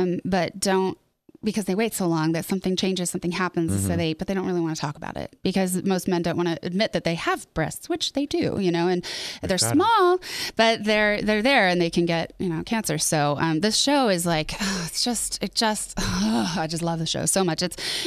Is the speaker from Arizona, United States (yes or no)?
no; Salt Lake City, Utah, United States; moved away as an adult; Yes, I grew up in Salt Lake, went to school in Colorado, not far. And I literally drove to New York like the day after graduation.